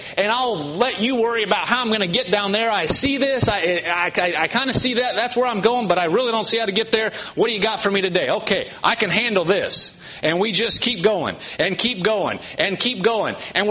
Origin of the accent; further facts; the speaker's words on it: Nebraska, United States; I'm from Nebraska. We get cold there. We get hot there. I mean, it gets really cold, wind chill.